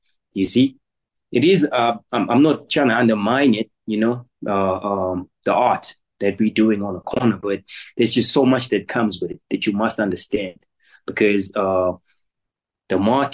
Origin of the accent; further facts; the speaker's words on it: Zimbabwe; now in South Africa; I'm a Shona guy. I'm born and raised in Zimbabwe. Obviously came to South Africa to do business, to trade.